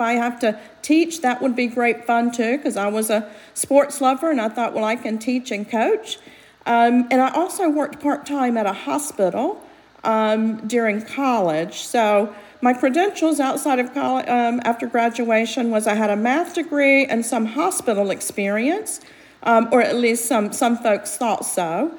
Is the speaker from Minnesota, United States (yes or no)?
no; North Carolina, United States; also born or lived in South Georgia; I was born in South Georgia, so you may have picked up that a little bit from the accent there, Meg. I actually moved to North Carolina, though, when I was about 2 years old and really grew up in North Carolina.